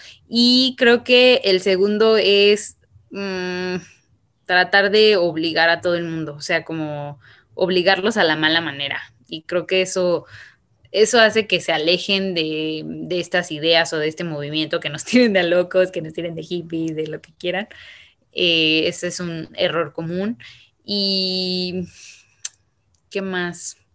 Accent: Mexico City, Mexico; Yo tengo 26 años, nací en la Ciudad de México y siempre he estado en la Ciudad de México.

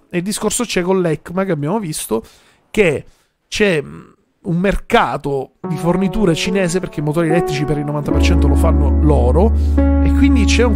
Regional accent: Sicily, Italy; Allora, io che vengo dalla Sicilia

